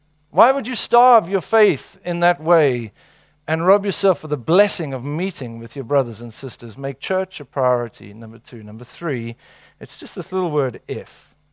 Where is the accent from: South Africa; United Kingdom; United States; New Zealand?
South Africa; I'm from South Africa.